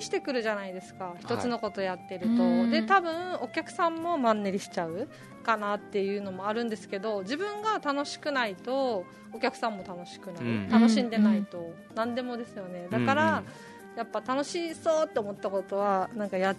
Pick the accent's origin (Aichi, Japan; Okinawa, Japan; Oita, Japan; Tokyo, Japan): Okinawa, Japan; Uruma; also born or lived in Sesoko / Nagano / Gifu; 瀬底出身だけど、まあ、石川、うるま市石川、今の育ちなんですよ、うん、でだけどやっぱ海が忘れられないっていうか、うん、まあ、内地にも出たり、うん、長野に住んだり岐阜に住んだりしたんですけど